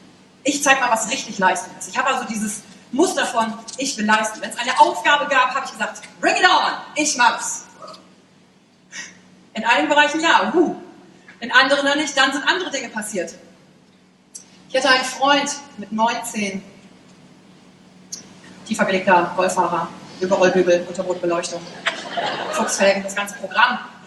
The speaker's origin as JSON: {"language": "German", "town": "Wülfrath", "region": "North Rhine-Westphalia", "country": "Germany", "tie": "born there", "said": "Ich bin geboren in Wülfrath. Kennt das jemand? Ach, geil. Es liegt bei Mettmann, bei Wuppertal, bei Düsseldorf. Kennt das jemand, Düsseldorf? Auch wenn nur diese Seite. 1981 bin ich geboren"}